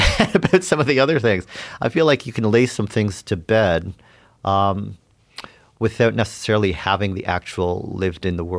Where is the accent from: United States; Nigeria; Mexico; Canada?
Canada; And so is the sort of American market more important than sort of like rediscovering myself as a Canadian and sort of returning and entrenching myself here?